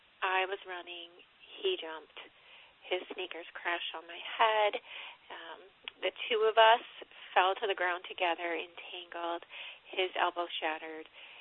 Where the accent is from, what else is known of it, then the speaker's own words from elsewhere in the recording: Michigan, United States; I was raised in East Michigan and came to know the Lord actually as an adult when I was at school.